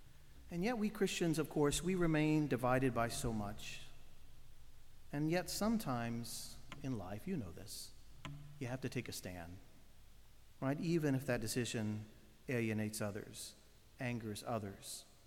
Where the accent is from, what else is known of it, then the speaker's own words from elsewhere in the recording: Mississippi, United States; I am actually from Viridia, Mississippi, is where my family's all from.